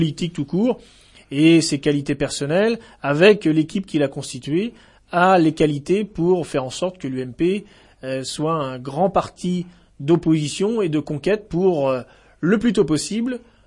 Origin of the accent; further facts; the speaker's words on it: Château-Gontier, Pays de la Loire, France; born there; je suis né à Château-Gontier. J'habite à Château-Gontier avec ma famille.